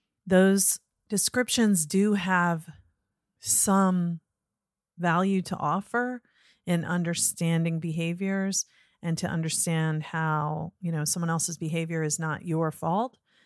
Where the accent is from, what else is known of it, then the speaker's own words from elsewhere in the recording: Norfolk, Virginia, United States; I grew up in Norfolk, but they're right next to each other. So when I speak with her, I hear her Tidewater accent and it feels very much like home.